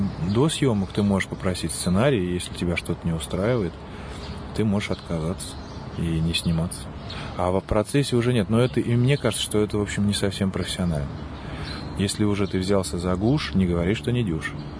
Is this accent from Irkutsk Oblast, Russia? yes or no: no; Astrakhan, Astrakhan Oblast, Russia; now in Moscow, Russia; Я, поскольку сам из Астрахани